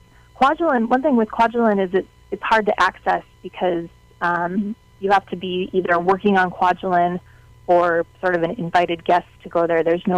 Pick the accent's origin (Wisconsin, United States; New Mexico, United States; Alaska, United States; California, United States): Wisconsin, United States; I grew up in Wisconsin, but I had relatives who lived in Hawaii and also in Florida